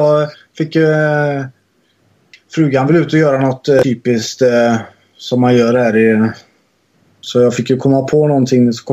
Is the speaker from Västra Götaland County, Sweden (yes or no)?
yes; Västra Götaland County, Sweden; accent: Dalsland dialect; Mitt uttal i dalsländska var fäsk.